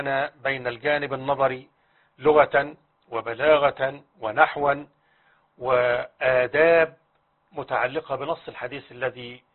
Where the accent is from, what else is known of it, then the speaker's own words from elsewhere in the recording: Minshat al-Umara, Egypt; أما عن النشأة فأنا من مواليد منشية الأمراء.